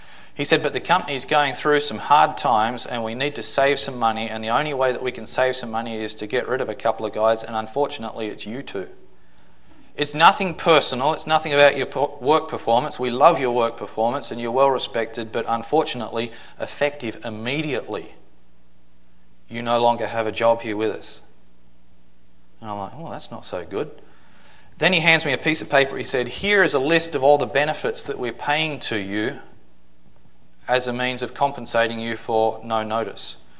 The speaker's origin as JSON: {"language": "English", "country": "Australia", "lives_now": "United States", "said": "My birthday, by coincidence, I'm an Australian who was destined. I was destined to become an American."}